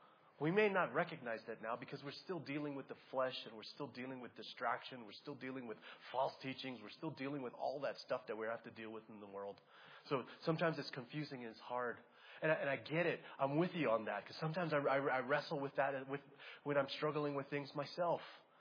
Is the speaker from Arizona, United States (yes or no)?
yes; Arizona, United States; Sure, it's going to be hot there. I'm from Arizona. I'm good.